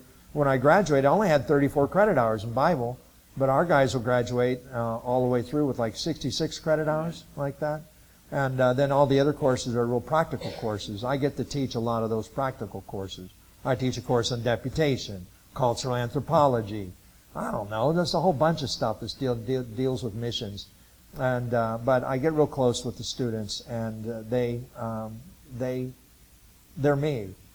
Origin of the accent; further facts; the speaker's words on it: Lebanon, Ohio, United States; I'm originally from Lebanon, Ohio. My dad and mom both were raised down in the hills of Kentucky, eastern Kentucky.